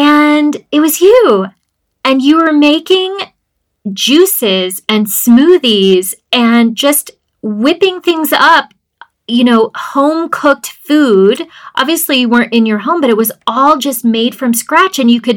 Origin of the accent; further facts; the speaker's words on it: Richmond, Indiana, United States; How amazing and how lucky for the people of Richmond, Indiana, which is my hometown.